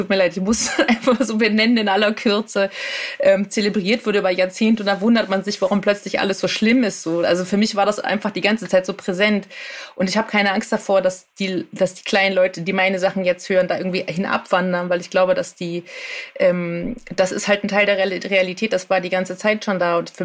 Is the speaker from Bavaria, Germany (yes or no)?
no; Berlin, Germany; Jahrgang 83, natürlich zur Jahrtausendwende in den frühen Nullerjahren irgendwie als Berlinerin